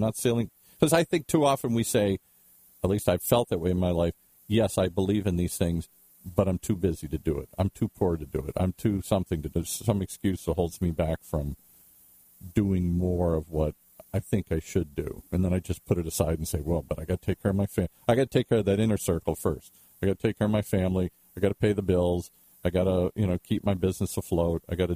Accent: Midwest, United States; But I'm an Irishman. I'm Midwestern. I'm Catholic. All of those things come from my background here.

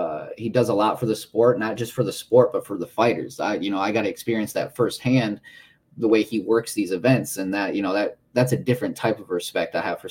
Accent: Minnesota, United States; I'm originally from Minnesota

